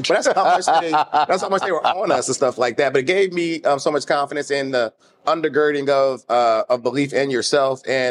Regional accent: Detroit, Michigan, United States; but I'm from the Metro Detroit area.

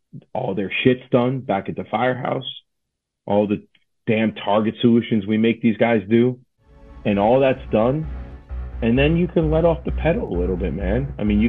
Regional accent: Boca Raton, Florida, United States; In my hometown, Boca Raton, rated the best firefighter in the city

